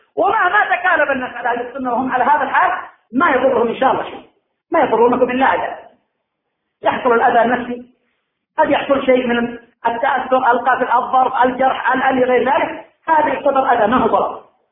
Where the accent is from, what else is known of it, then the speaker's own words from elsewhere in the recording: Al Hudaydah, Yemen; مسجد أبي ذر الذي بهي السلغان عندنا في الحديدة